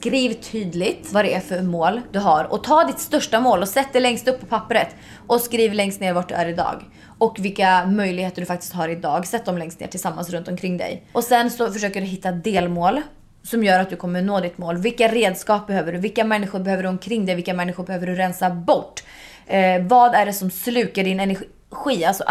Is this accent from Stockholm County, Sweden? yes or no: no; Östersund, Jämtland County, Sweden; på onsdag åker jag till Östersund, alltså, till min hemstad.